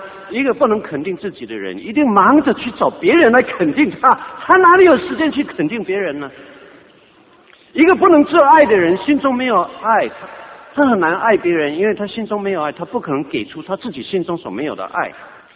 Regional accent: China; now in United States; 我们中国人比较厉害，节俭节俭，存钱存钱，股票股票，房子房子

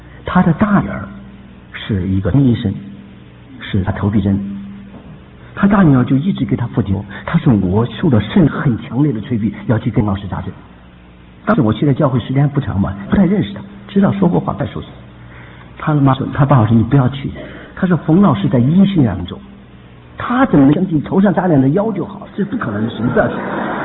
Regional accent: China; 作为一个中国人，看着中国的强大起来

